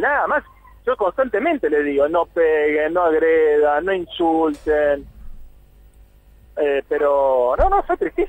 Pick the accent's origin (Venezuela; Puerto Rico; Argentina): Argentina; somos argentinos